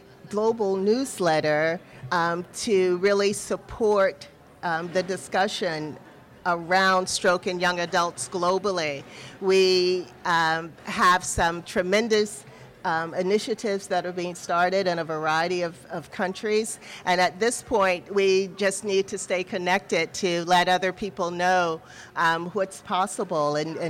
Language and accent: English; South Carolina, United States; And then in my home state of South Carolina